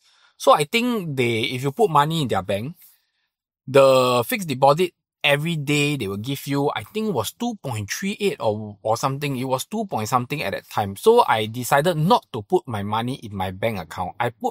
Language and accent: English; Singapore; but as a Singaporean, I feel that the good thing is these Endowers